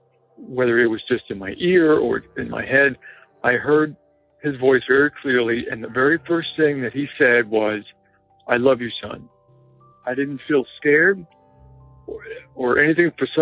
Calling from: New Jersey, United States; I'm calling from New Jersey.

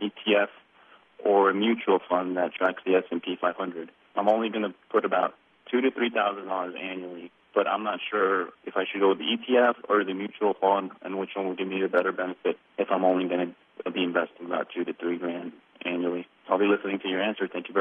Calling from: Palm Beach, Florida, United States; I'm calling from Palm Beach, Florida, and I enjoyed this show.

